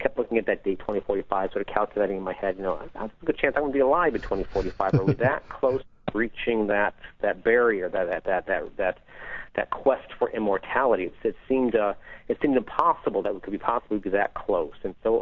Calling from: Sacramento, California, United States; I am calling, at least for the moment, from my house in Sacramento.

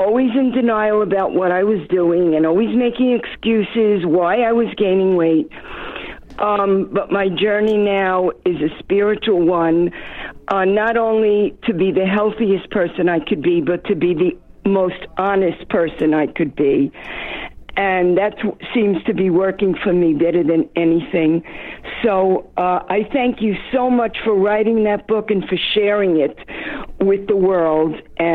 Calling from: Long Island, New York, United States; from Long Island, New York, and I'm really excited to talk to you.

